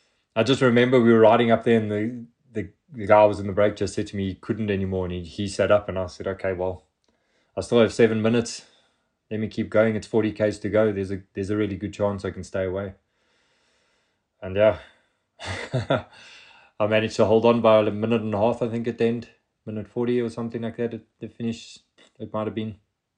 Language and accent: English; South Africa